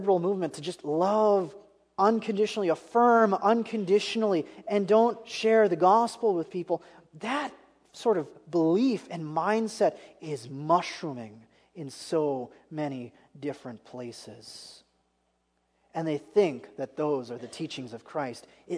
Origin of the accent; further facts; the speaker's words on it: Wisconsin, United States; I grew up in Wisconsin. You have to remember one thing about Wisconsin. It's the dairy state, okay?